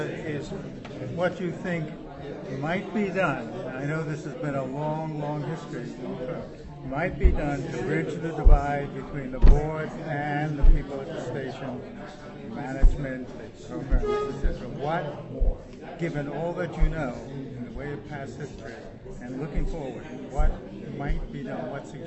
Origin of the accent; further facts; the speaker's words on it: California, United States; I'm from Marin County.